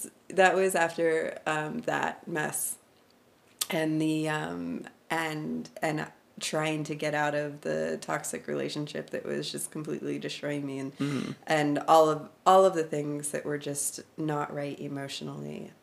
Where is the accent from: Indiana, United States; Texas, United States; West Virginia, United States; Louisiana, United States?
West Virginia, United States; I'm from West Virginia. And I was pretty convinced that I wanted to move to what I called the Promised Land, which is the Pacific Northwest.